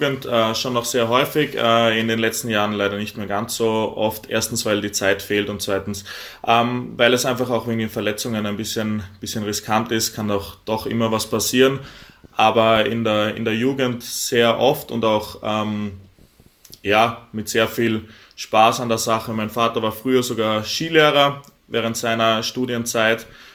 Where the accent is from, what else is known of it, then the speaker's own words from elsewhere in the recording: Graz, Styria, Austria; Ja, genau. Ich bin gebürtiger Grazer, bin dort geboren, aufgewachsen